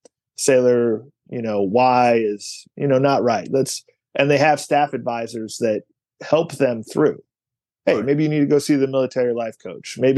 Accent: Cleveland, Ohio, United States; I grew up in Cleveland, so the education system wasn't that good back in the 90s either.

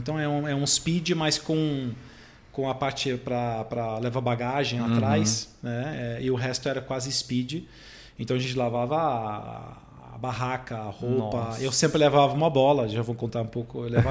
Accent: Netherlands; Portuguese is a second language; moved away as an adult; now in Brazil; mas eu sou mais brasileiro do que holandês quase hoje. Tenho 19 anos já de Brasil, então sou brasileiro de coração, mas holandês de passaporte. E quando eu cheguei no Brasil em 2003

